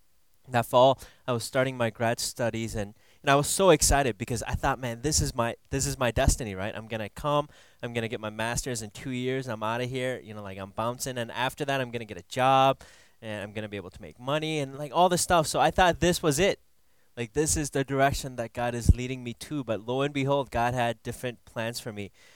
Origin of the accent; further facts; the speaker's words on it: Minnesota, United States; And even actually my grad school, my first choice wasn't University of Michigan because I'm from Minnesota.